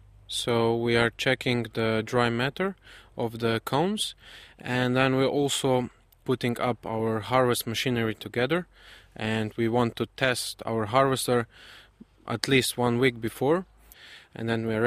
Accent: Slovenia; now in New Zealand; Hello, I'm from Slovenia, and I'm coming from a hop farm back home, and we are on latitude 45

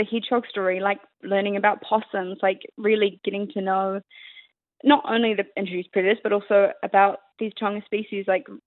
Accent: New Zealand; You know, we're Kiwi, and we need to protect the species that means so much to really all of us, I think.

